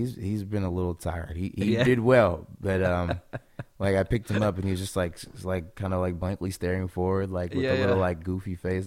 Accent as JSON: {"language": "English", "town": "Seattle", "region": "Washington", "country": "United States", "tie": "born or raised there", "said": "I was all over the place, but the Central District, that's my neighborhood. I was out there. Man, we've been all over Seattle though"}